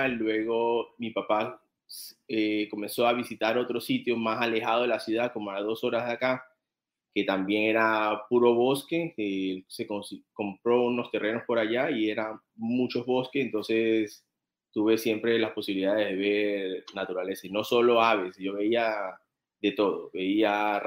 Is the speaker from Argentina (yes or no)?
no; Panama City, Panamá, Panama; Yo nací en Ciudad de Panamá, sí, soy segunda generación aquí en la ciudad, mi mamá también nació en Panamá, pero mi familia, ambas familias son del Caribe. La familia de mi mamá es de Bocas del Toro